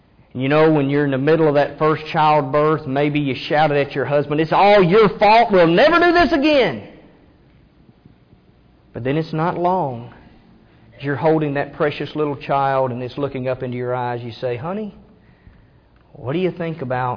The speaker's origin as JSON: {"language": "English", "region": "Kentucky", "country": "United States", "tie": "born or raised there", "said": "I grew up in Kentucky, so I grew up watching Kentucky football, such as it was."}